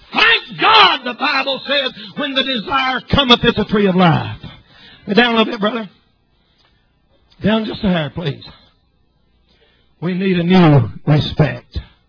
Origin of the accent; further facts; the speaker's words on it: the South, United States; I don't want nobody judging me just because I'm from the South and I'm white.